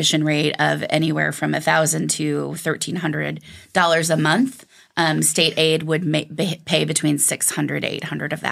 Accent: Iowa City, Iowa, United States; So I'm from Iowa City. I was born and raised here.

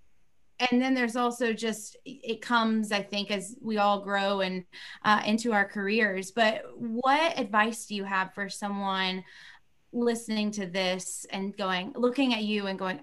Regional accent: the South, United States; That's what I was thinking, but you know, I'm a Southerner. All those Midwest states just kind of run together, but fair enough.

